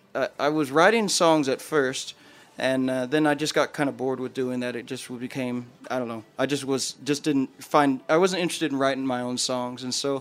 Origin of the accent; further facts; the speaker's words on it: Phoenix, Arizona, United States; I was born and raised in Arizona, in Phoenix, mm-hmm. Just downtown Phoenix, and I lived there all the way through college.